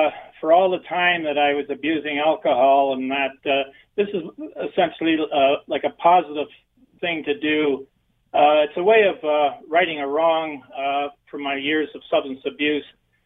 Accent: St. Thomas, Ontario, Canada; I'm from St. Thomas originally, actually Lyndhurst.

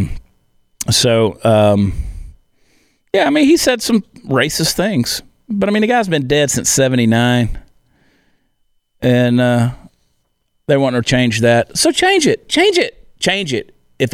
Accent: Augusta, Georgia, United States; Born in my hometown of Augusta, Georgia.

